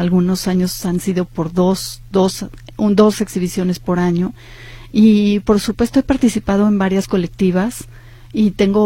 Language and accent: Spanish; Guadalajara, Jalisco, Mexico; yo nací aquí en Guadalajara y aquí he vivido toda mi vida, con excepción de un año que estuve viviendo fuera, en Europa, y el resto del tiempo, pues aquí vivo.